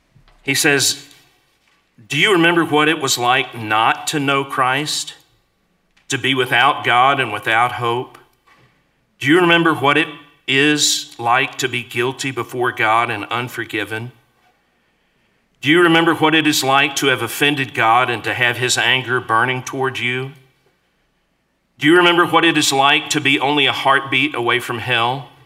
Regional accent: Decatur, Georgia, United States; I'm from Georgia. I'm from Atlanta. Actually, Decatur. It's a suburb of Atlanta.

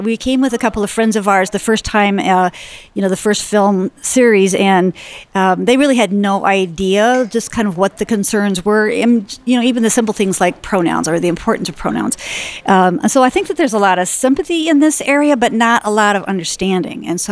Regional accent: Minneapolis, Minnesota, United States; I'm here from Minneapolis.

